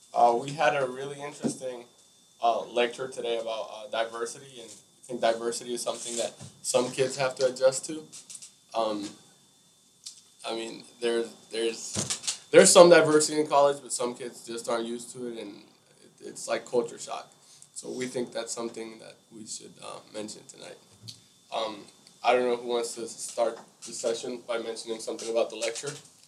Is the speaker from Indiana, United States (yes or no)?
yes; Indianapolis, Indiana, United States; I'm from Indianapolis, so I see all types of people.